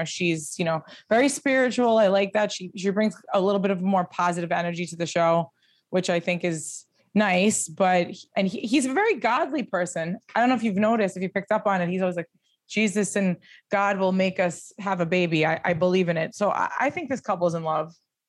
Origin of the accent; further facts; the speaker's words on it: New York, United States; you know, just being a New Yorker is two different planets